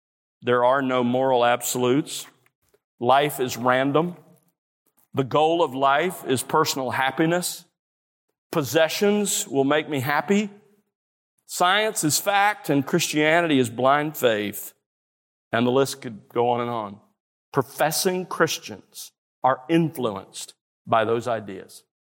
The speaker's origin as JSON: {"language": "English", "town": "Mobile", "region": "Alabama", "country": "United States", "tie": "born or raised there", "said": "When I was growing up in South Alabama, I'm actually the youngest of 10 kids, and growing up in South Alabama, our family owned a World War II Army-issue Red Willys Jeep. We lived on the edge of civilization, on the outskirts of Mobile"}